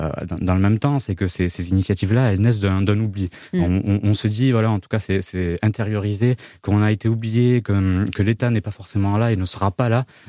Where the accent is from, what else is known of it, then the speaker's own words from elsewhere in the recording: Occitanie, France; Je suis moi-même un rural, je suis originaire des Pyrénées-Orientales